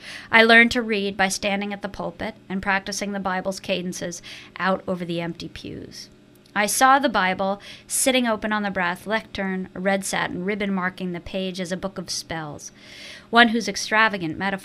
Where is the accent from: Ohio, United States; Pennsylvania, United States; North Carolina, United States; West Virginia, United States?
Pennsylvania, United States; Philadelphia; And I explained that I came from Philadelphia.